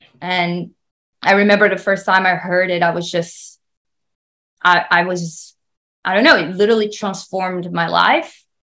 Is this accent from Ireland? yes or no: no; Brazil; So growing up in Brazil, I actually hated Brazilian music.